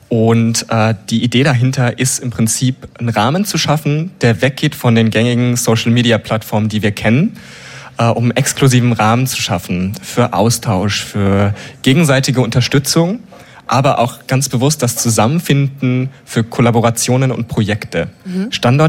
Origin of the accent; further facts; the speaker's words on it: Germany; Ich bin aus Süddeutschland.